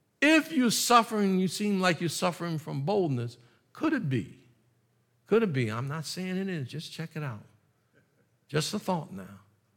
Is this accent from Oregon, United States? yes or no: no; Philadelphia, Pennsylvania, United States; I'm from Philadelphia. And I'm an urban pastor.